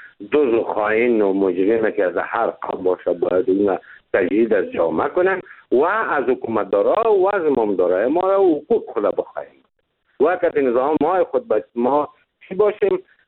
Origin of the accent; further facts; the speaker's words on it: Afghanistan; خود ما تمام افغان هستیم